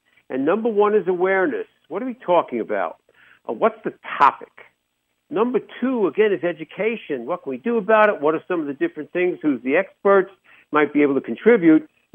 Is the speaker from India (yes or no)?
no; New York, United States; even though I'm a New Yorker.